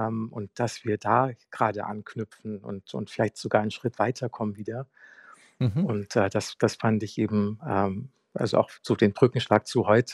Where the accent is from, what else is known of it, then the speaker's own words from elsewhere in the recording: Heusenstamm, Hesse, Germany; also Frankfurt, Offenbach, Heusenstamm, wo ich aufgewachsen bin